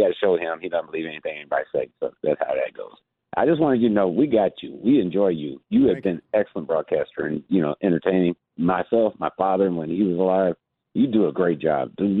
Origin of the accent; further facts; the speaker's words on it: Huntsville, Alabama, United States; And, I'm from Huntsville, Alabama. So, I'm a Bama fan, North Alabama.